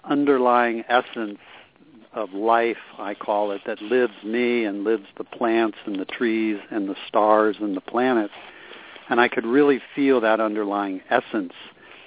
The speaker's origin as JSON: {"language": "English", "region": "East Coast", "country": "United States", "tie": "born or raised there", "said": "Growing up on the East Coast, I was not necessarily invited to get to know myself."}